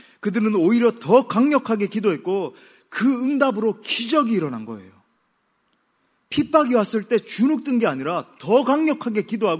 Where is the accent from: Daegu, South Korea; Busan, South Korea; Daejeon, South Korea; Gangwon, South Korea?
Daegu, South Korea; also born or lived in Seoul; 압구정동에서 태어나가지고. 그렇지만 대구광역시. 고등학교 때까지 이제 대구 지역에 있었죠.